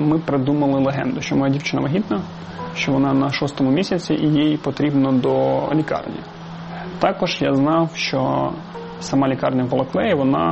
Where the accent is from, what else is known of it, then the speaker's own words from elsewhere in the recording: Izium, Kharkiv Oblast, Ukraine; also born or lived in Makiivka; Я народився у Макіївці. У 8-му році я з батьками переїхав до Ізюма. Ну і проживав там до 15-го, поки не поїхав навчатися.